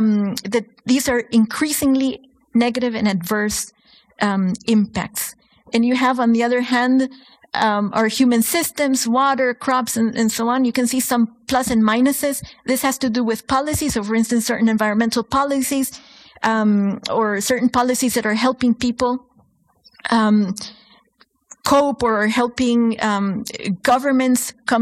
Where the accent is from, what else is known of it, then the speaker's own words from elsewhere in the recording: Honduras; I grew up in Honduras, and these are pictures of, you know, very close to where I grew up.